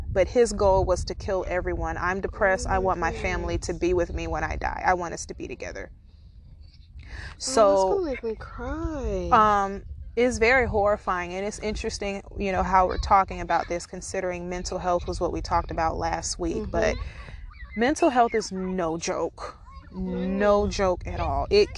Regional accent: Alabama, United States; A couple years ago, my hometown is Alabama.

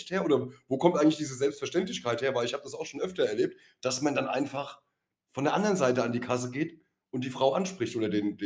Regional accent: East Germany, Germany; Wir kommen ja alle aus dem Osten.

